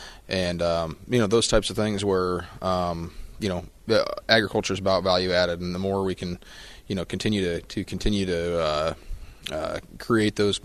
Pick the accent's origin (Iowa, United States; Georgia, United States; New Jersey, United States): Iowa, United States; Underwood; I'm from southwest Iowa, right outside the Council Bluffs area. Underwood is my hometown. We farm down there, raise cattle.